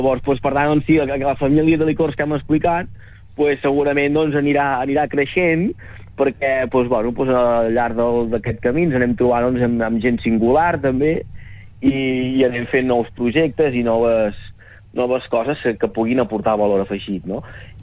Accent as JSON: {"language": "Catalan", "town": "Llançà", "region": "Catalonia", "country": "Spain", "tie": "born or raised there", "said": "jo soc de Llançà tota la vida"}